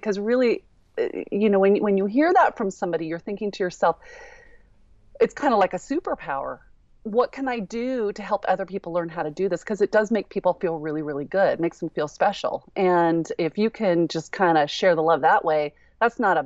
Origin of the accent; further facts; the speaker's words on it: California, United States; now in Colorado, United States; But I was raised in Northern California, big family, and I've been here for about 20 years or so. So I'm pretty much a transplant Coloradan at this point.